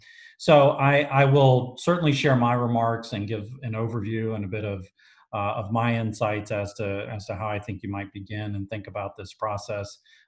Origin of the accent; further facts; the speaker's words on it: Virginia, United States; I grew up in Virginia. I went to a place called Christopher Newport University, which is a public university in Virginia.